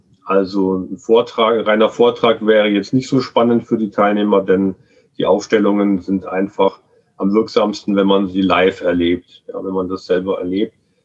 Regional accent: Rhineland-Palatinate, Germany; also born or lived in Munich; ich bin 49 Jahre alt, bin geboren in München und dort in der Nähe auch aufgewachsen und später dann im Rheinland in der Eifel aufgewachsen.

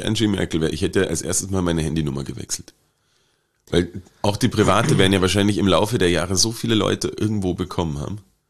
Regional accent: Wittenberg, Saxony-Anhalt, Germany; Ich muss es aber eigentlich nur deswegen empfehlen, weil meine Heimatstadt drin vorkommt.

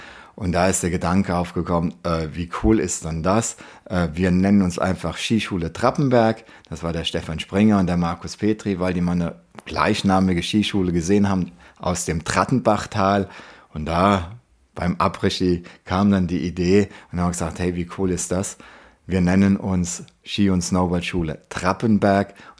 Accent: Worms, Rhineland-Palatinate, Germany; born there; bin mittlerweile 51 Jahre alt, bin verheiratet, habe 2 Kinder, wohne in Pfeddersheim, bin gebürtiger Leiselheimer, also ein Ur-Wormser

